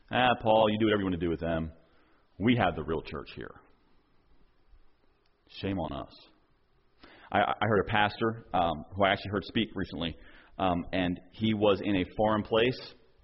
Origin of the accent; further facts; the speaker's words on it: New Jersey, United States; And I didn't know this because I was from New Jersey, but that was a very rare thing apparently in Georgia. In New Jersey, our church was half and half, and just the way it always was growing up